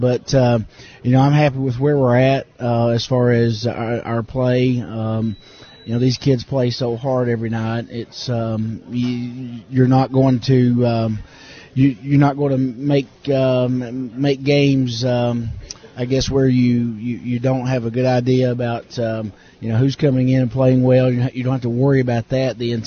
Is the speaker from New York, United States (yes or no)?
no; Kentucky, United States; We I grew up in Kentucky, which, you know, basketball's kind of a way of life